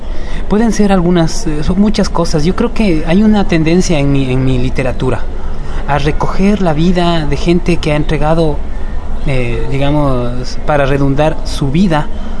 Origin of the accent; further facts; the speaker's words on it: Ecuador; no soy un irreverente como se me ha tratado un poco en mi país, tampoco soy un parricida, porque amo mucho la literatura de nuestros viejos escritores